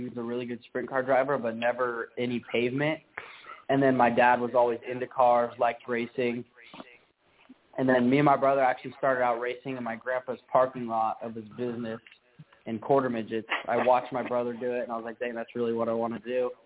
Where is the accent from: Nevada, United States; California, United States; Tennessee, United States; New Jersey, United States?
Nevada, United States; Las Vegas; And then I actually did two ARCA starts last year, which was my hometown of Vegas and then Phoenix.